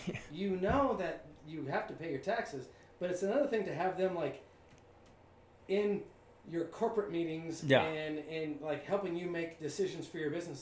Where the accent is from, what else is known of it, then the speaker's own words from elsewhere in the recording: California, United States; No, I grew up in Southern California.